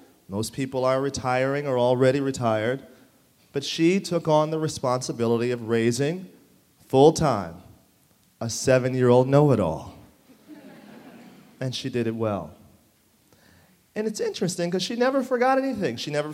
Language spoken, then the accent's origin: English; Detroit, Michigan, United States; I was back home, finally, after a 10-year journey at my hometown in Detroit.